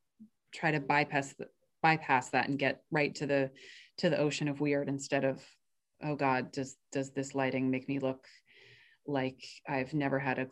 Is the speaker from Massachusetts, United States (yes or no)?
no; New York, United States; I went to theater school at Fordham, but also I grew up in New York, and both my parents were and are actors and did mostly theater.